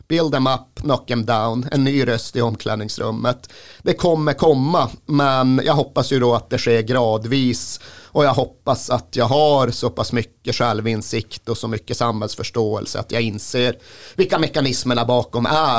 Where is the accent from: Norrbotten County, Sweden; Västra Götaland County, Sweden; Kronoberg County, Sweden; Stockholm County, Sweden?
Norrbotten County, Sweden; Malmberget; de flesta vet ju att jag kommer från Malmberget. Jag tjatar om så jävla mycket, och det är en speciell plats på jorden.